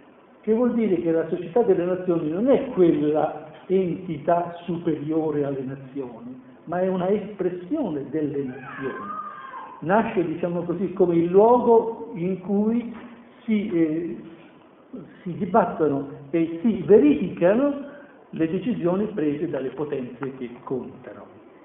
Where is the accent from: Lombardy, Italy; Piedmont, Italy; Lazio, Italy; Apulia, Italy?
Lazio, Italy; Rome; Io che sono romano potrei dirmi che vivo in una terra occupata